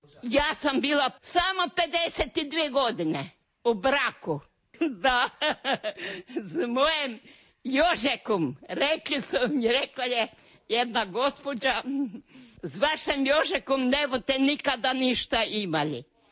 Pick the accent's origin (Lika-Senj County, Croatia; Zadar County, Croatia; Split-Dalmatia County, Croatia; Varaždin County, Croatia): Varaždin County, Croatia; Hrženica; Ludbreg mi je općina i Kotar. A županija mi je Varaždinska, a selo mi je bilo Hrženica.